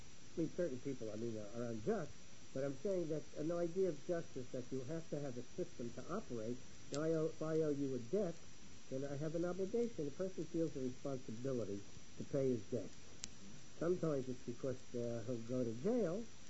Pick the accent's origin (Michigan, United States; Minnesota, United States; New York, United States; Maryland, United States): New York, United States; Brooklyn; accent: Brooklyn; Excuse my Brooklyn accent.